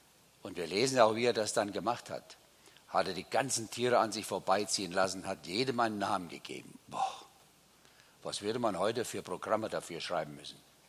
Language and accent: German; Kandern, Baden-Württemberg, Germany; Ich komme hier aus Kandern.